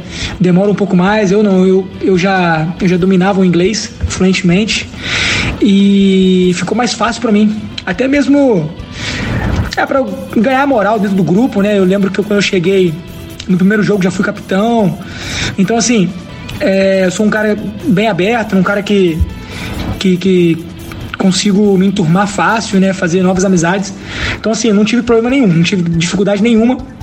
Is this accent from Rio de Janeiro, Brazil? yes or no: yes; Volta Redonda, Rio de Janeiro, Brazil; O voltaço tá fazendo uma campanha excelente, né? Minha cidade natal.